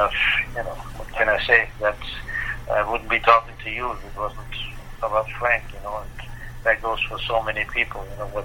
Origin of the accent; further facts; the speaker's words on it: Vienna, Austria; We are from Vienna, you know, we are long-time friends, so we hooked up